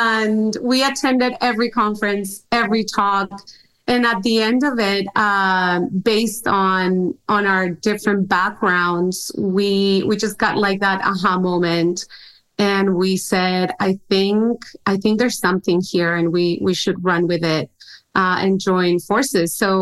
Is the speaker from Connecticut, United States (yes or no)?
no; Houston, Texas, United States; And we're like, oh, we're from Houston, Texas.